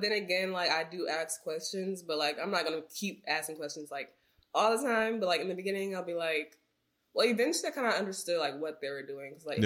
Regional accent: Lansing, Michigan, United States; I'm from Lansing. Mm-hmm. So like an hour away.

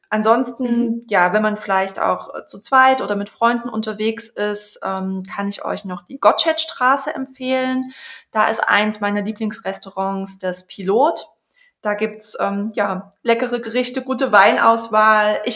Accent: Leipzig, Saxony, Germany; Das kann man auch als Leipziger nochmal machen.

